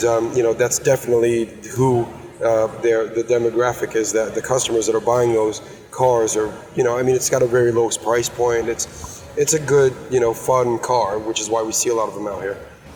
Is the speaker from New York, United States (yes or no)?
yes; New York, United States; I grew up in New York, and I like the Javits Center.